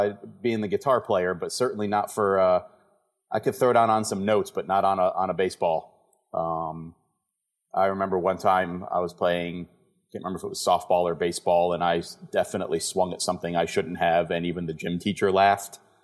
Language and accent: English; North Carolina, United States; also born or lived in New York; Grew up in upstate New York till I was 10 years old, but pretty much grew up here in North Carolina.